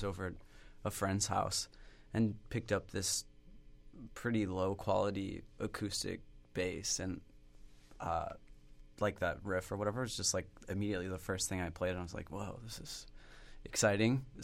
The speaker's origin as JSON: {"language": "English", "region": "Ohio", "country": "United States", "said": "But I'm from Southeast Ohio, and, you know, there's a certain presence of, you know, the folk influence and things like that."}